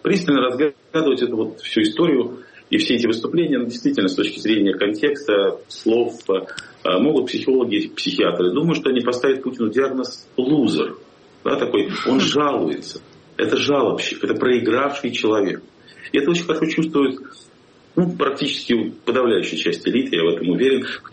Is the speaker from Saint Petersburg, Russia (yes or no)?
yes; Saint Petersburg, Russia; всю жизнь прожил на Васильевском острове